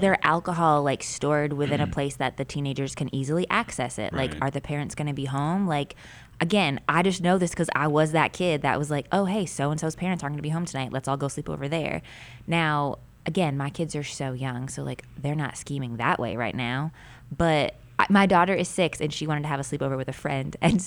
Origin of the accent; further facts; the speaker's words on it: Northeast, United States; now I'm from the Northeast and gun culture is all, like also just really different there.